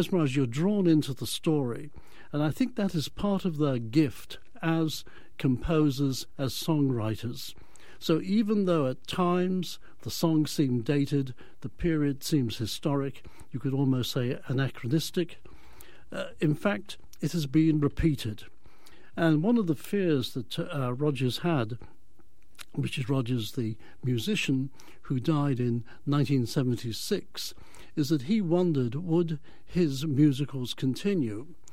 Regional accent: Liverpool, North West England, United Kingdom; ended up at my hometown, Liverpool. Liverpool in England

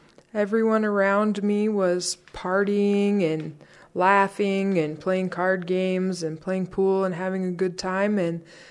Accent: Darby, Montana, United States; I grew up in Darby, Montana, on the south side of the, or southwest side of the state.

